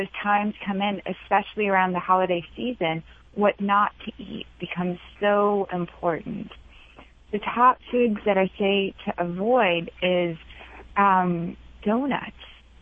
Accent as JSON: {"language": "English", "town": "New Orleans", "region": "Louisiana", "country": "United States", "tie": "born or raised there", "said": "As a foodie growing up, I grew up in mostly in New Orleans."}